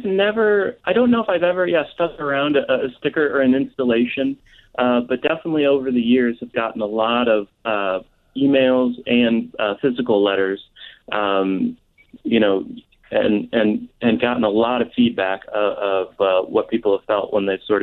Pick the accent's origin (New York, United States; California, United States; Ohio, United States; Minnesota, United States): Ohio, United States; born there; now in Chicago, United States; Yeah, I was born in Ohio.